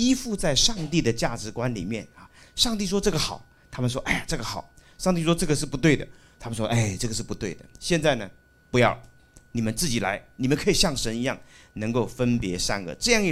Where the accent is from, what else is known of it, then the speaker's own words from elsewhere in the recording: China; 所以我们中国人是最爱面子的民族